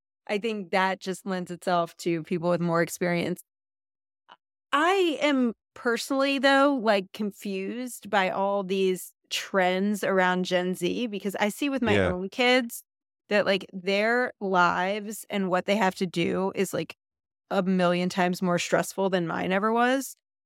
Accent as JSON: {"language": "English", "region": "Pennsylvania", "country": "United States", "tie": "born or raised there", "said": "But I grew up, you know, in the suburbs of Philadelphia where things were pretty intense too."}